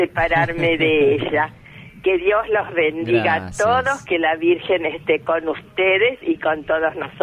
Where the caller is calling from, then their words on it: Rosario, Santa Fe, Argentina; de Rosario.